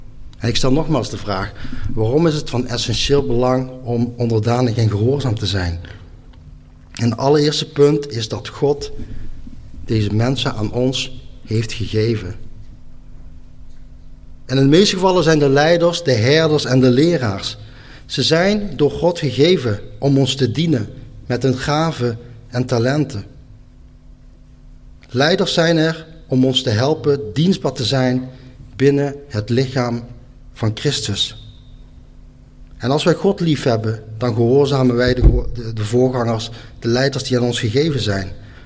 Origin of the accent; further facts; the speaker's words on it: Netherlands; Want ik heb zelf het idee dat wij als Nederlanders vaak een aversie hebben als het gaat om gehoorzamen en onderdanig zijn.